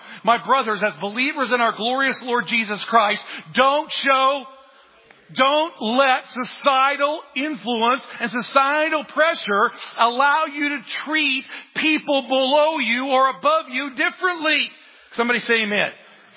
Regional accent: United States; I grew up poor. And I get that in the world's eyes, I wasn't poor, but where we grew up in Jasper County, I was the only cat in high school on the bus with no indoor plumbing.

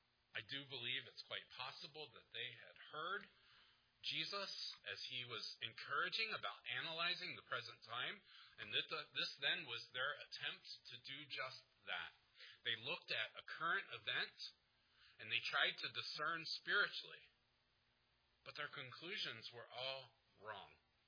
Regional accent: Philadelphia, Pennsylvania, United States; I grew up in Philadelphia

